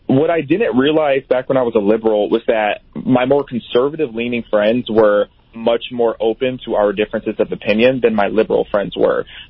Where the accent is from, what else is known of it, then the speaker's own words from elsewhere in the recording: Pontiac, Illinois, United States; also born or lived in Chicago; So I was born in Southside Chicago, and then I grew up in the middle of nowhere cornfields of central Illinois, a small town called Pontiac.